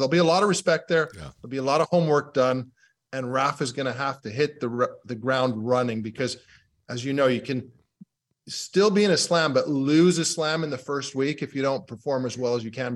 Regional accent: United Kingdom; Well, obviously, being a Brit, we're hoping Jack Draper

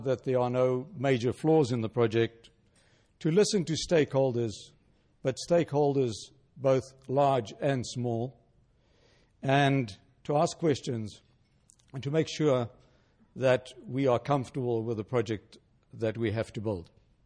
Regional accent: South Africa; as you can hear from my accent, which I don't think in my life I'm going to get rid of, my roots are from elsewhere. And in fact, I can confirm I was born and raised in South Africa.

